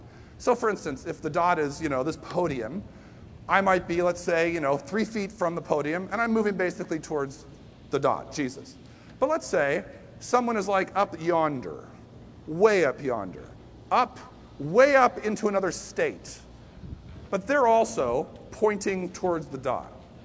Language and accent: English; Boston, Massachusetts, United States; I am a Bostonian. I'm in that set. I'm an American.